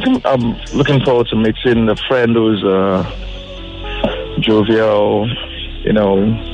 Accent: Delta, Nigeria; I'm from Delta States. Based in Fast Turk.

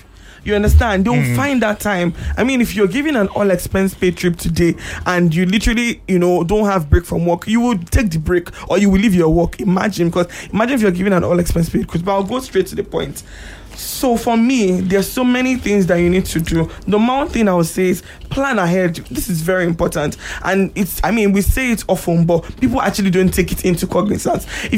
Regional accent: Nigeria; Okay, for me as a Nigerian, there are 200 million approximately Nigerians

